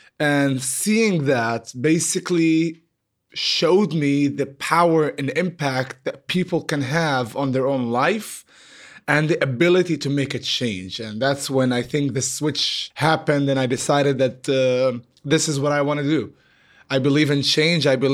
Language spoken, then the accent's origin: English; Nazareth, Northern District, Israel; I'm originally from Nazareth in Israel. I'm an Arab, Palestinian, and Israeli citizen. I believe my identity is all of the above and not either or.